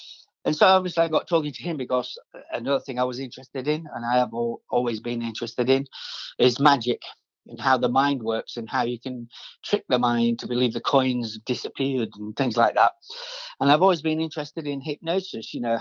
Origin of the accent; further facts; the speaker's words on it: Barnsley, Yorkshire and the Humber, United Kingdom; born there; Well, I was born here in Barnsley, where I am at the moment, in South Yorkshire, a long, long time ago, 19. Yeah, I'm really old.